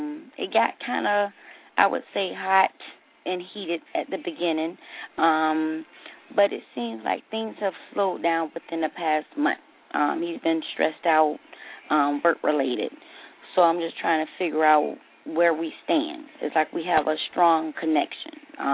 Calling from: Tampa, Florida, United States; from Tampa.

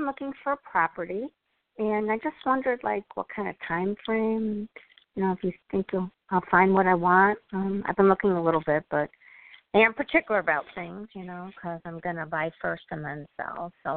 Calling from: Illinois, United States; I'm calling from Illinois.

